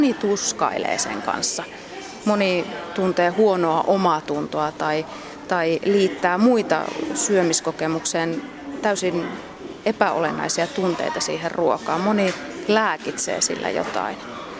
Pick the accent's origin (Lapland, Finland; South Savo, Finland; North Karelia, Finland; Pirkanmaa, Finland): North Karelia, Finland; Mä oon kotoisin Pohjois-Karjalasta ja mä olen syntynyt ja kasvanut kulttuurissa, missä on aina eletty syödäksemme.